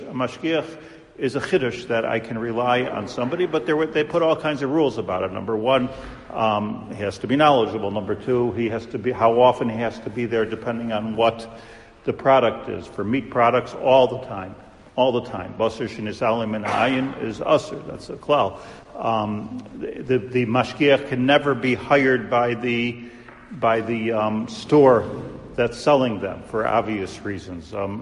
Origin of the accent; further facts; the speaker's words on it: United States; So, you know, as I said last week, you know, there's in this country, I'm from America.